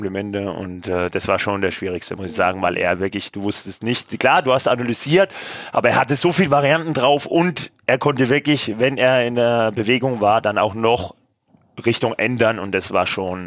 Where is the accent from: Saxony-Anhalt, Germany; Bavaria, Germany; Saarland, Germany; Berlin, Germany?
Bavaria, Germany; Ja, ich bin ja aus Franken.